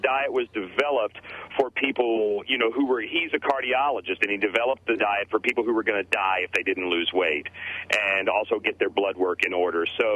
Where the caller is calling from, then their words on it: New York, United States; I come down from New York a bunch of times to Miami and Clearwater, and it's just my biggest thrill about being here is getting to hear you.